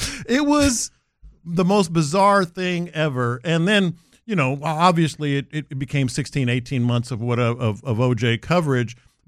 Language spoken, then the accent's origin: English; New York, United States; I'm from New York, and the Knicks were on every channel.